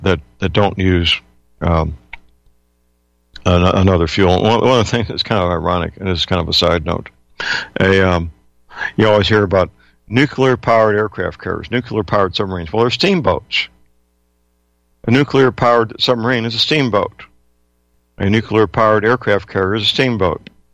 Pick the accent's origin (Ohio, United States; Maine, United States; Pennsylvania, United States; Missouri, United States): Missouri, United States; In fact, my home state, Missouri, has lots of horses.